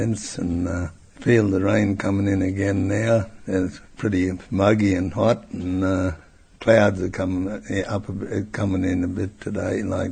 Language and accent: English; Musgrave, Queensland, Australia; also born or lived in Cooktown; I moved 15 miles south in my life. My home was at Musgrave and our team is 15 miles south of Musgrave. So in my lifetime, I more or less moved 15 miles south.